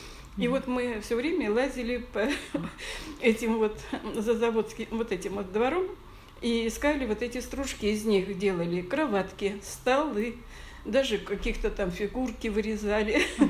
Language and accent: Russian; Ukraine; first language Ukrainian; Russian is a second language; потому что я же еще с Украины, и украинский язык, так мама тоже говорила.